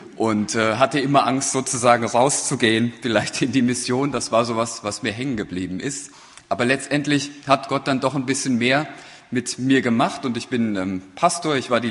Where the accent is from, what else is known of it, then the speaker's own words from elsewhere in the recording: Eideshausen, Hesse, Germany; Ich bin in Eideshausen aufgewachsen